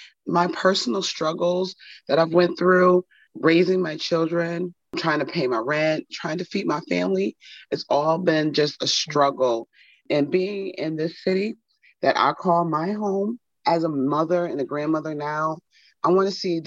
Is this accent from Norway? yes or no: no; Buffalo, New York, United States; now in Albany, United States; a lot of people may not know that I'm originally from Buffalo, New York, and I moved out here and found myself homeless. I lived in Washington Park in Albany for 2 weeks on a park bench.